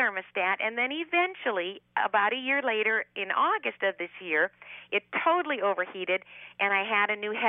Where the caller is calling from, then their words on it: Arlington, Washington, United States; From Arlington, Washington.